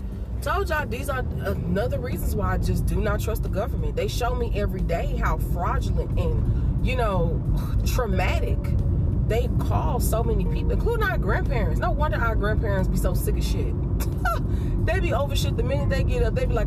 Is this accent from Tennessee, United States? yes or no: yes; Tennessee, United States; I told y'all I grew up in Tennessee.